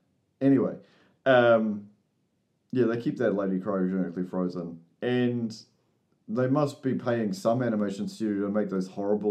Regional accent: New Zealand; I was just ranting about being a Kiwi, I guess.

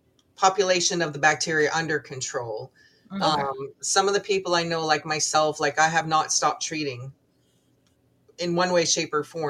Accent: Maine, United States; I came here from Northern Maine, and I'm seeing Maine turn into PA almost.

